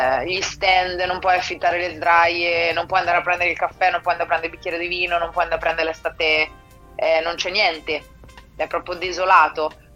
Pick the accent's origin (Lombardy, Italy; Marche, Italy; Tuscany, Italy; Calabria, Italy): Marche, Italy; now in New York, United States; noi che siamo della Riviera del Conero fa un po' ridere